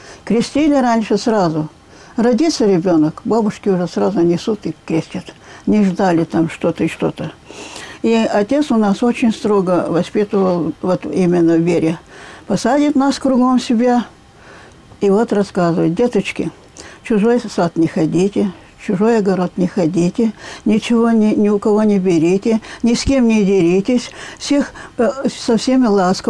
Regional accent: Chuvashia, Russia; born there; Я родилась в Чувашии в 1932 году.

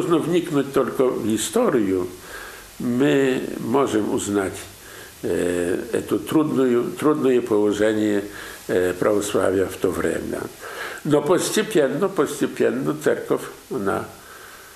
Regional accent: Siberia, Russia; now in Poland; Я сибиряк. Имею даже знак сибиряка. Моя мама родилась в Сибири. Дедушка и бабушка были вывезены на Сибирь.

